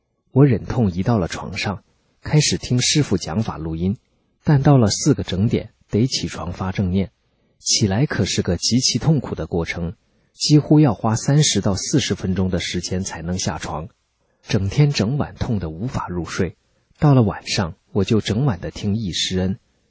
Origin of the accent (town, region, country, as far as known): China